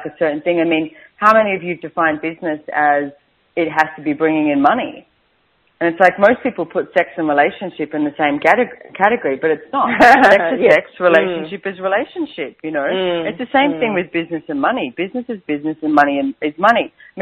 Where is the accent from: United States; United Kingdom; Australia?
Australia; accent: Aussie; You know, that's being very Aussie the way I'm speaking right now.